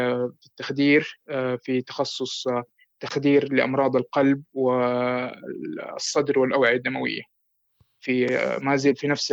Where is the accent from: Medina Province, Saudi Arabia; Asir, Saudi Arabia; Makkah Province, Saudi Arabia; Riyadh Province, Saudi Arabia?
Medina Province, Saudi Arabia; Medina; moved away as an adult; now in Sweden; وأنا من مواليد المدينة المنورة، وعشت فيها طول حياتي إلى أن جاني فرصة الابتعاث إلى مملكة السويد في عام 2013. ومن 2013 إلى الوقت الحالي أنا في السويد.